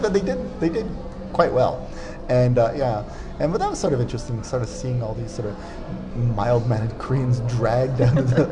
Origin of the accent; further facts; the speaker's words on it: Montreal, Quebec, Canada; I'm from Montreal, French-Canadian. I'm half French-Canadian.